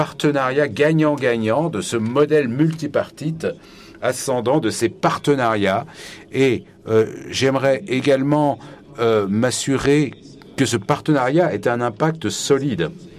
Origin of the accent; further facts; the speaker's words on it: Egypt; je suis d'Égypte et je suis membre de ce groupe de travail stratégique